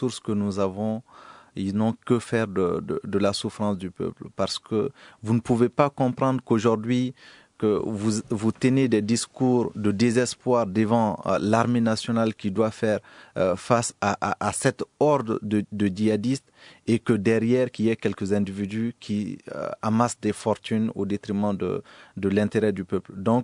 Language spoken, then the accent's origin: French; Mali; en tant que Malien, de voir mon pays